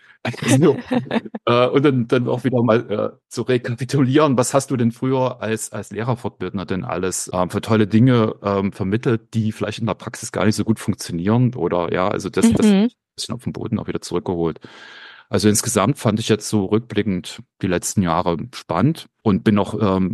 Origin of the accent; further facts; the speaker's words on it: East Germany, Germany; ich komme aus dem Osten Deutschlands